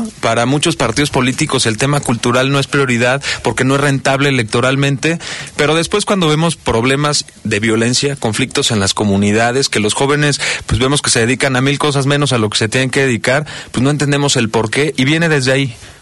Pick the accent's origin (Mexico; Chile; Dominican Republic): Mexico; para que también nosotros como mexicanos lo podamos conocer